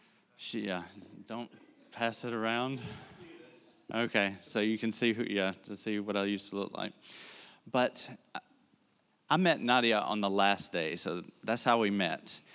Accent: Alabama, United States; accent: Southern; I am from Alabama. I'm trying to talk slow. And if you can't understand me, that is not Spanish I'm speaking. I'm just Southern, okay? I grew up in Alabama.

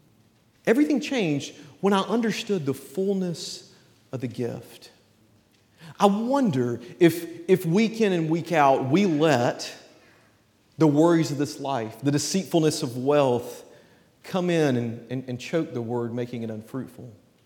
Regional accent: Southeast, United States; It'll be important for you to remember that I'm originally not from the Pacific Northwest. I'm from the Southeast, and as any 14-year-old boy in the Southeast will tell you

